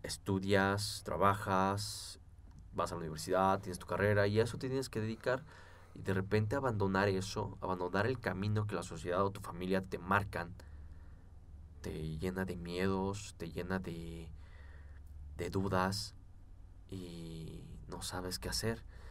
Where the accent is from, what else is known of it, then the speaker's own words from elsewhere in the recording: Mexico City, Mexico; yo soy de aquí, de la Ciudad de México. Y nací en una familia humilde, de escasos recursos.